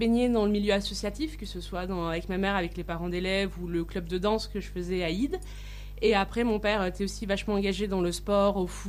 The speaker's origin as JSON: {"language": "French", "town": "Bassignac", "region": "Auvergne-Rhône-Alpes", "country": "France", "said": "Alors, moi … j'ai 29 ans, je suis originaire de Bassignac, à Vendre. Et en fait, maintenant, je vis sur le Puy-de-Dôme pour le travail et mon copain est de là-bas."}